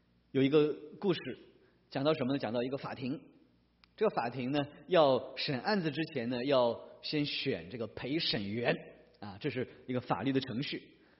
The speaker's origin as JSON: {"language": "Chinese", "country": "China", "said": "我们中国人这个也是一种的偏见啊"}